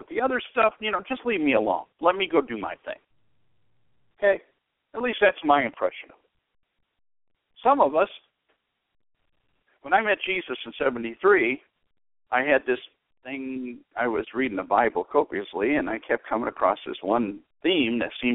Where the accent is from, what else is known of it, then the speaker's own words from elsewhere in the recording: Detroit, Michigan, United States; when I was born and raised in Detroit, I was taught that, you know, you got to respect the law.